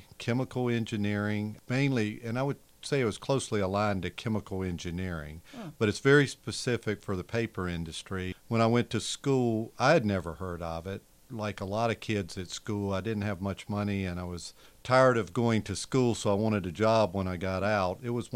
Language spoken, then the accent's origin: English; Yanceyville, North Carolina, United States; No, the town I grew up in was very small. Yanceyville was probably half the size of Port Townsend, much smaller, very rural area.